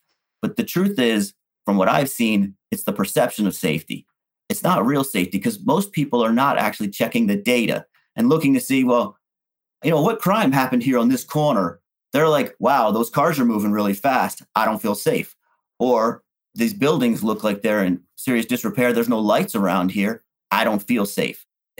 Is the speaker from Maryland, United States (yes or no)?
yes; Baltimore, Maryland, United States; because I grew up in Baltimore.